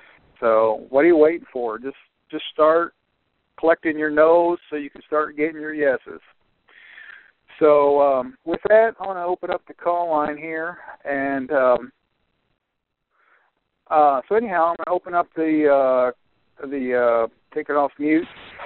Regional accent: Ohio, United States; So now he's going to be the place to get it in my hometown back up in Ohio.

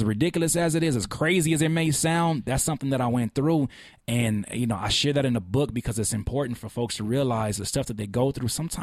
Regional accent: California, United States; I came from Cali where ain't no damn snow.

